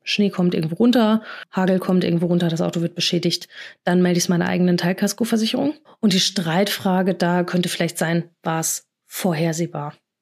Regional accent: North Rhine-Westphalia, Germany; ich komme aus NRW oder hier Hamburg

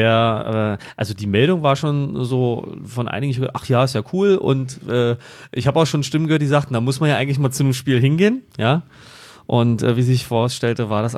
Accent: Berlin, Germany; als Berliner

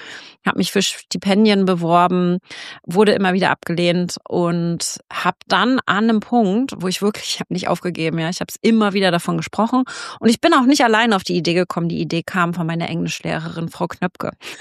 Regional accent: Wittenförden, Mecklenburg-Vorpommern, Germany; Ich komme hier aus Wittenförden, aus einem kleinen Dorf in Mecklenburg-Vorpommern.

